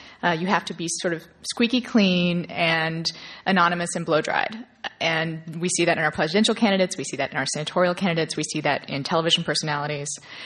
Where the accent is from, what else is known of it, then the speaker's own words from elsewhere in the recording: Lincoln, Nebraska, United States; also born or lived in Austin, United States; I grew up in Lincoln, and also my father has started to refer to it as the Nebraska myth, because I also grew up in Texas, and it's very important to him, should he hear this, that I mentioned that I spent part of my childhood in Austin.